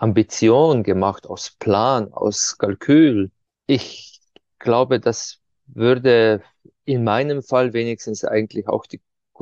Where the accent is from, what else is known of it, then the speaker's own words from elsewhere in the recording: Ptuj, Slovenia; Zum Beispiel die Hauptfigur, der Kurd, so eine Maske, die bei uns in der Stadt, wo ich herkomme, Ptuja, bei Fastnacht, den Winter vertreibt.